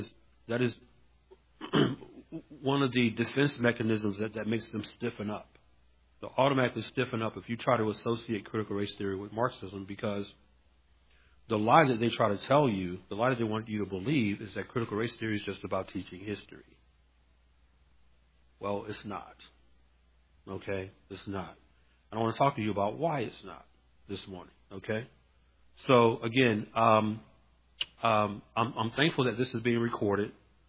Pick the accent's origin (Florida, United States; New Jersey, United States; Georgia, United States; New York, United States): Georgia, United States; Atlanta; So I'm originally from Atlanta. We say pecan there.